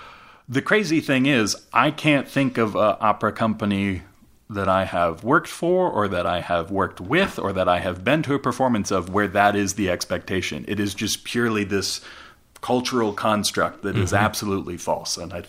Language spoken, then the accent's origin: English; Alaska, United States; You know, I grew up in Alaska. I grew up playing with the symphony and going to symphony concerts in Anchorage all the time.